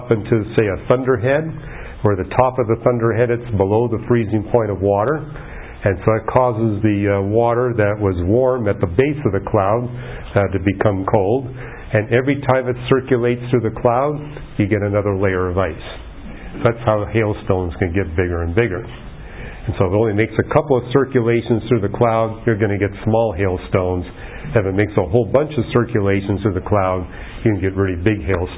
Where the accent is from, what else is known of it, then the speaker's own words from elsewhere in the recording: Canada; now in California, United States; Growing up in Canada, I think I've seen every kind of frost there is.